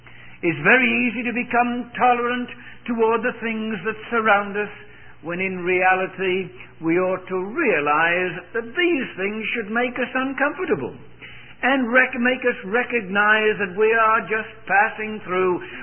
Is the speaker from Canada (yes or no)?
no; United Kingdom; born there; My habits are different from yours because I was born in Britain, and that's the strange way that they eat over there.